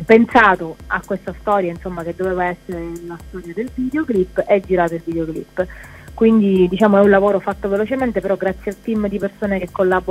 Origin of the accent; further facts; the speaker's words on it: Sicily, Italy; io sono siciliana, quindi tornavo comunque a casa un paio di volte alla settimana